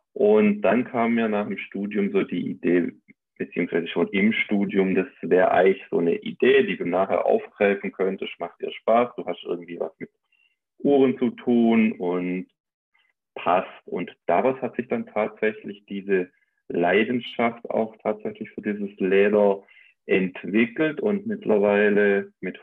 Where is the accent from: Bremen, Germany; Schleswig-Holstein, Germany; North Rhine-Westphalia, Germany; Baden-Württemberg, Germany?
Baden-Württemberg, Germany; now in Stuttgart, Germany; Ja, also ursprünglich bin ich tatsächlich aus dem Schwabenland, kleines Dorf auf der Schwäbischen Alb, mittlerweile wohnhaft in Stuttgart.